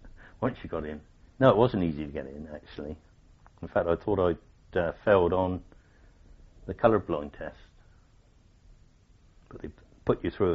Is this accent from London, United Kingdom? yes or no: no; Bournemouth, South West England, United Kingdom; born there; I was born in Bournemouth.